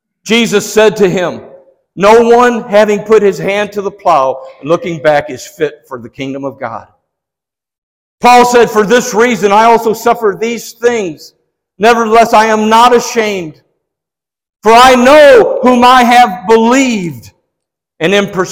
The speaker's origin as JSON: {"language": "English", "town": "Detroit", "region": "Michigan", "country": "United States", "said": "see, I'm from the Motor City, that area. And so the Detroit Pistons."}